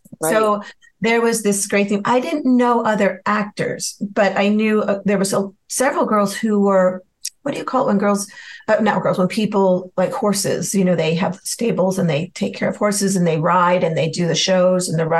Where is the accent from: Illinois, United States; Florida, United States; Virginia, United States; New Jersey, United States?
Illinois, United States; Chicago; now in California, United States; but I'm from Chicago. My director's from Chicago.